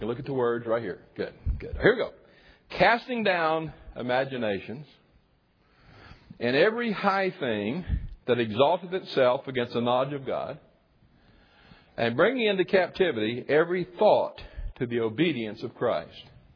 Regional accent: Florida, United States; When I grew up in Florida, which I did, we had a saying.

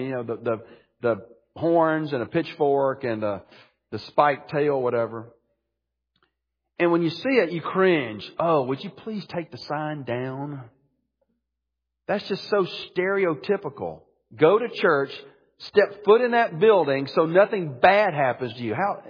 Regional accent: Birmingham, Alabama, United States; and I grew up in Alabama, in Birmingham.

